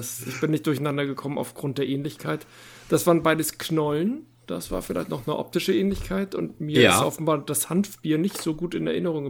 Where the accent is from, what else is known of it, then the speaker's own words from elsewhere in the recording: Schleswig-Holstein, Germany; So, ich komme aus Dithmarschen, ich muss das ein bisschen kritischer bewerten.